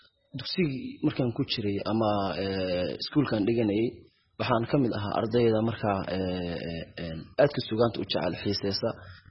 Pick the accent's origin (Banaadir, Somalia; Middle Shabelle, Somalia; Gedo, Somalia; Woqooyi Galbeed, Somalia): Banaadir, Somalia; Mogadishu; born there